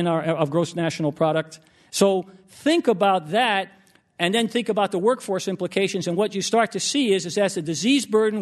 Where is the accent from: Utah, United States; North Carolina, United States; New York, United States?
New York, United States; New York City; Some of the worst health disparities in our nation are not in Harlem where I grew up or not in the South Bronx or in East L.A.